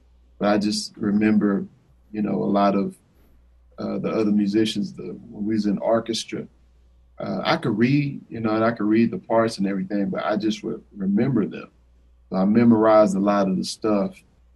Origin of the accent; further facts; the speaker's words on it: Fort Worth, Texas, United States; Well, I am from Fort Worth, Texas, and born and raised in Fort Worth, Texas.